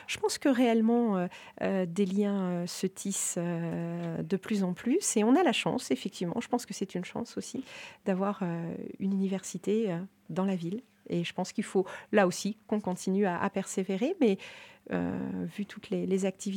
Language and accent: French; Hauts-de-France, France; Alors moi, je suis née à Beauvais et j'ai grandi dans un petit village de l'Oise qui est Orwer.